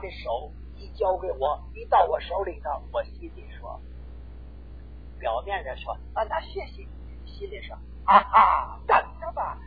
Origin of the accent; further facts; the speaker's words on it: Northeast China, China; 我生在东北，家乡的院子叫四合院